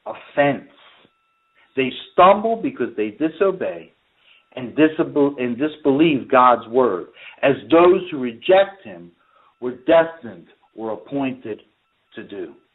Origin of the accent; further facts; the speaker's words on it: United States; who I am as an American, quote-unquote, on paper, It's just a matter of where I was born.